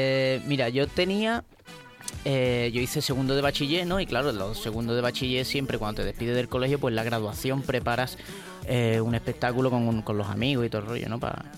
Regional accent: San Fernando, Andalusia, Spain; yo soy de San Fernando, de la ciudad de Camarón, ¿no?

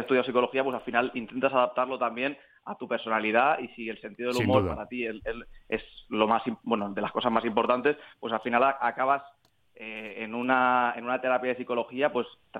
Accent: Barcelona, Catalonia, Spain; Soy de Barcelona, pero me ha salido ahí esa puntilla. Mis abuelos son sevillanos.

